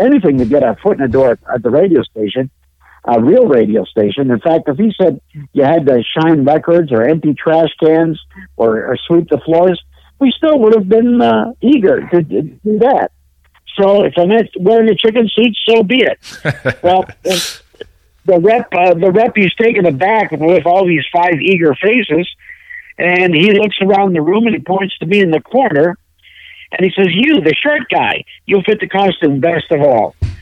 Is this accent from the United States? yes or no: no; London, Ontario, Canada; Growing up in London, Ontario, Canada, I was easygoing kid.